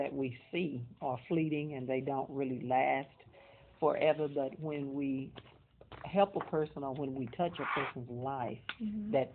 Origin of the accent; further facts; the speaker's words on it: Fort Worth, Texas, United States; I grew up here in Fort Worth